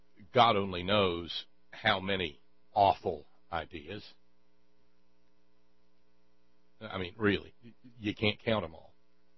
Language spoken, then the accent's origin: English; New Brunswick, Canada; moved away as an adult; Anyway, a little background. I'm from New Brunswick, worked as a nurse for many years, moved to B.C. in 1968.